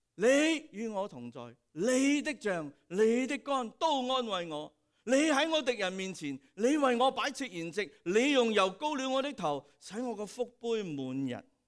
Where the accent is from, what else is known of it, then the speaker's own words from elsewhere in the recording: Guangdong, China; 我哋廣東人聽幾好啊，係咪？